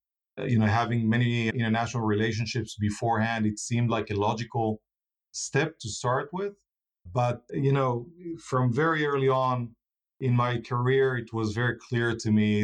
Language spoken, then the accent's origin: English; Tel Aviv, Tel Aviv District, Israel; Tel Aviv, fantastic city to grow in. The naive 80s and 90s